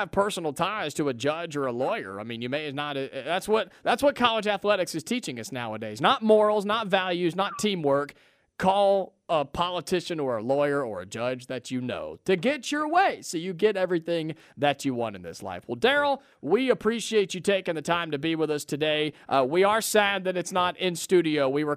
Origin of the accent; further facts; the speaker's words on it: Cashtown, Ohio, United States; I'm going to find a lawyer in my hometown.